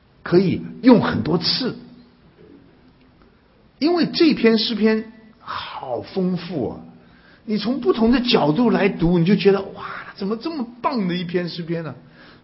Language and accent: Chinese; China; 哎呦，我跟你讲，对我们中国人来讲，这个名字简直就是乱七八糟，一点意义都没有